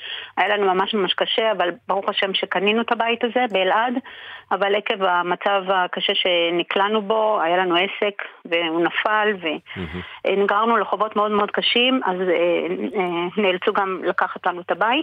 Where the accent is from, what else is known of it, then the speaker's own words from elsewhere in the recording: Jerusalem, Jerusalem District, Israel; ונאלצנו לעבור לירושלים. עכשיו, שמחתי כעיקרון גם לעבור לירושלים, כי פה זה עיר מולדתי, וכל המשפחה שלי נמצאת פה.